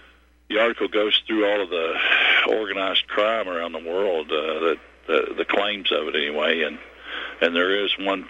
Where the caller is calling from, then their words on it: Kentucky, United States; I'm still reporting from Kentucky.